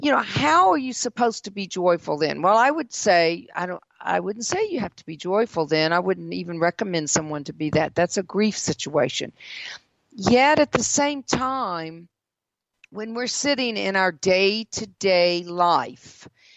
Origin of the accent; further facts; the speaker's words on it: Mississippi, United States; also born or lived in South Carolina / Georgia; at least the southern parts that I lived in. I was from Mississippi and South Carolina, of course, Georgia.